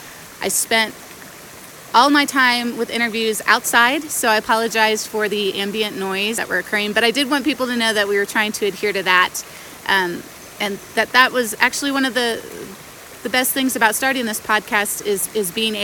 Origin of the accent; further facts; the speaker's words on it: Texas, United States; I grew up in Texas, so I didn't necessarily have the river in my backyard